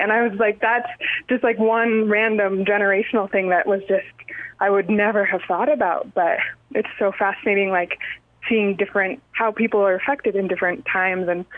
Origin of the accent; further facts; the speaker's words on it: Maine, United States; born there; I've always wanted to be on the East Coast because I was born in Maine.